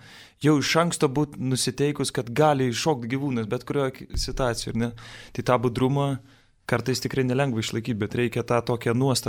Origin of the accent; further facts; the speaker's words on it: Vilnius, Vilnius County, Lithuania; vis tiek esu vilnietis ir čia tiek mašin, tiek kamščių